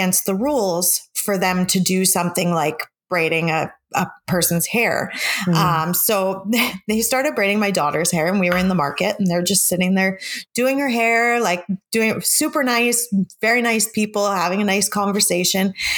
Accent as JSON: {"language": "English", "country": "Canada", "said": "because we're Canadian, we've always kind of had that open travel with them"}